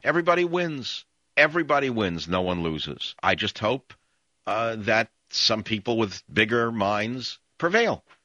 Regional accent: United States; Since I'm an American, I believe in Mickey Mouse.

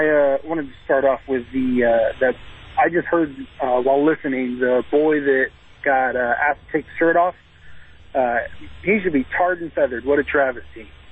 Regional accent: California, United States; But being from California, I'm so written off from my home state.

